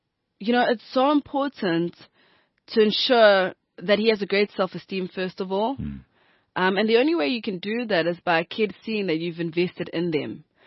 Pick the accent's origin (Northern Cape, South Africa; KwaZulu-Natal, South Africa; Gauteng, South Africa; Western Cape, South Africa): KwaZulu-Natal, South Africa; Durban; I'm from Durban North.